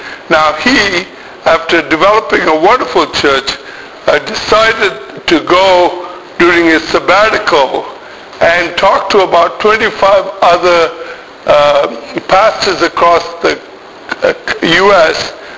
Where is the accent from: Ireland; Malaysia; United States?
Malaysia; I come from Malaysia. In some ways, that whole issue of multiculturalism, I lived and grew with it.